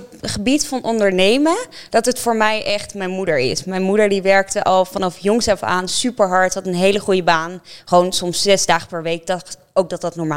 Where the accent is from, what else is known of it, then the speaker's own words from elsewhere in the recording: Hilversum, North Holland, Netherlands; Maar ook gewoon, wij komen uit Hilversum